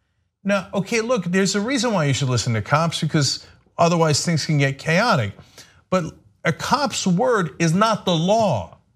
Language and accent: English; New Jersey, United States; because I'm from New Jersey, at that time as well, right?